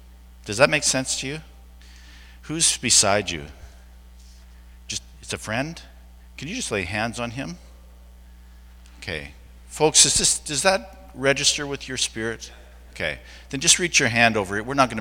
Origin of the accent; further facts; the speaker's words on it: Calgary, Alberta, Canada; I'm from Calgary